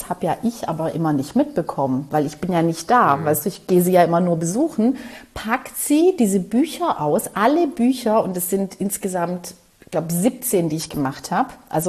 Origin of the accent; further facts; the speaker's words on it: Kozani, Western Macedonia, Greece; kleines Bergdörfchen, also im Norden von Griechenland, bei Kosani.